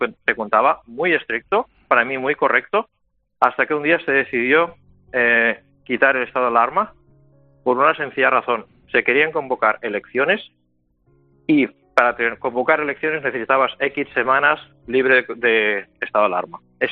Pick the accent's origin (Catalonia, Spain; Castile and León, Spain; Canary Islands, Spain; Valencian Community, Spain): Catalonia, Spain; Barcelona; En mi caso, soy de Barcelona.